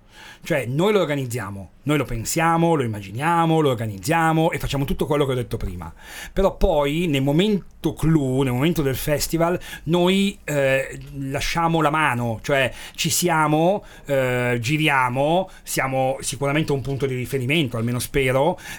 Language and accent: Italian; Milan, Lombardy, Italy; Io sono di Affori